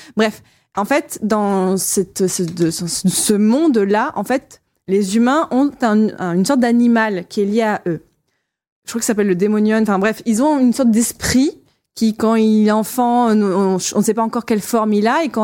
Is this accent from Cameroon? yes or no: no; South, France; Et moi, je viens un petit peu du sud, donc c'est pour ça. Mais moi, je dis les deux, Tom ou Tom.